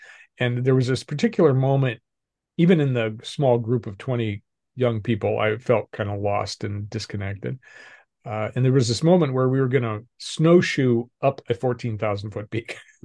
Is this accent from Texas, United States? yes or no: no; Denver, Colorado, United States; So I grew up in Denver, middle-class family.